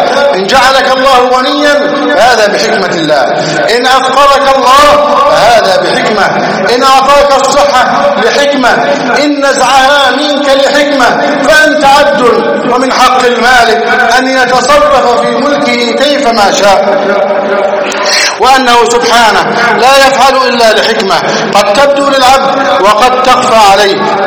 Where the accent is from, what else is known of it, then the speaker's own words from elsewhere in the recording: Egypt; نسأل الله سبحانه بأسمائه الحسنى وصفاته العلى أن يحفظ بلدنا مصر